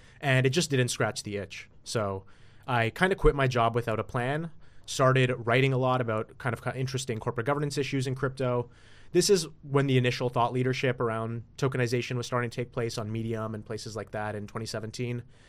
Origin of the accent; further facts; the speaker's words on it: Toronto, Ontario, Canada; So I grew up in Toronto, Canada.